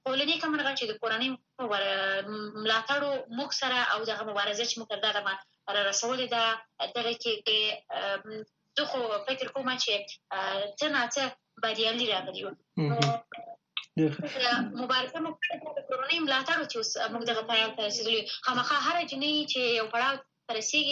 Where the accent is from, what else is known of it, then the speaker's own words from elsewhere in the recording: Afghanistan; دا چې کله وایي چې په افغانستان کې را لویه شوې په افغانستان کې مې زده کړې کړي او لا هم مبارزه مې ژوند په افغانستان کې دی